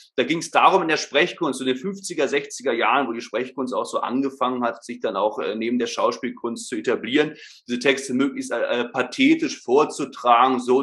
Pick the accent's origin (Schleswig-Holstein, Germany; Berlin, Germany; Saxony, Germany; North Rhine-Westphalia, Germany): Berlin, Germany; now in Stuttgart, Germany; aufgewachsen bin ich ursprünglich in Berlin. Leben tue ich jetzt, wie gesagt, in Stuttgart.